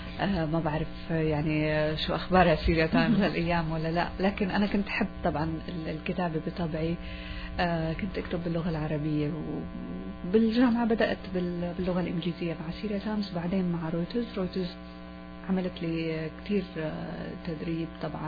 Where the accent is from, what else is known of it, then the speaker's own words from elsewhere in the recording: Al-Hasakah, Al-Hasakah Governorate, Syria; بسوريا ببلدي الأم. درست من جامعة دمشق الأدب الإنجليزي. طفولتي كانت بالحسكة، مدينة الحسكة